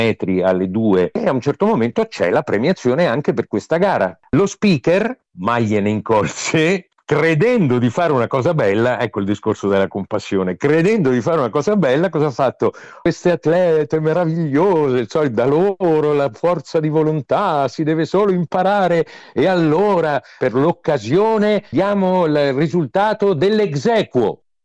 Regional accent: Verona, Veneto, Italy; siamo veronesi tutti e due

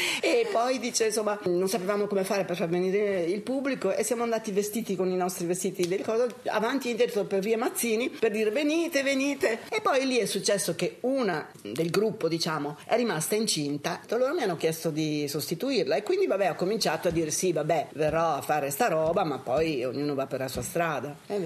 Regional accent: Verona, Veneto, Italy; Come Verona, io sono di Verona, eccetera, eccetera.

